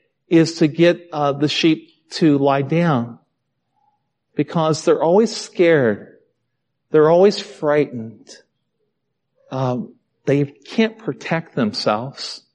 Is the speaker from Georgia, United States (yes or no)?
no; Ohio, United States; Now, like I said before, I grew up in Ohio with cattle.